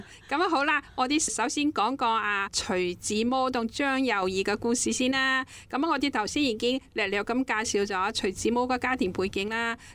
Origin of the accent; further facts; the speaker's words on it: China; 是我们中国人那时候就是父母之命媒妁之言